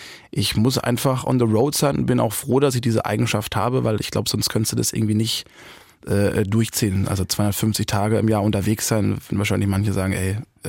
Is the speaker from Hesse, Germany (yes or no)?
no; Busenbach, Baden-Württemberg, Germany; Wir haben eine ganz tolle Eishalle da in meinem Heimatdorf, Busenbach.